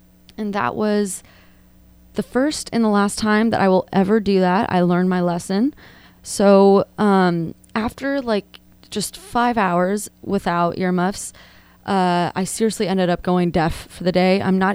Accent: California, United States; I was born and raised here in Northern California. So not from the South

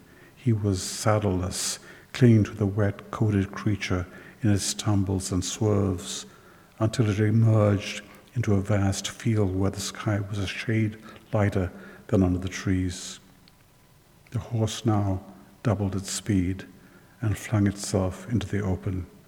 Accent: Sri Lanka; moved away; also born or lived in England; I grew up in Sri Lanka, where I went to this wretched school in Sri Lanka, and then I went to school in England

